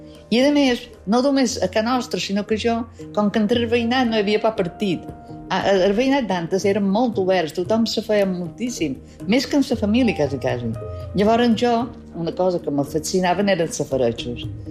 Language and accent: Catalan; Sóller, Balearic Islands, Spain; Jo a Solla vaig ser molt feliç durant la meva infantesa a Solla.